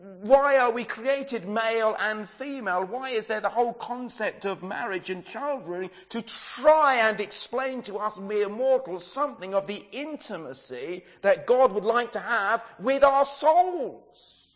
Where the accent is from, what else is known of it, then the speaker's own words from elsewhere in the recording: United Kingdom; After all, we are British.